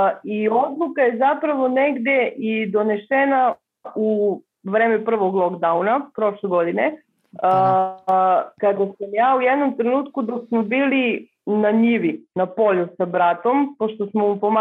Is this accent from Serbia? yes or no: yes; Vlasotince, Southern and Eastern Serbia, Serbia; also born or lived in Leskovac; Ja sam rodom iz Vlasotince, rođena sam u Leskovcu, ali sam živela pola života u Vlasotincu.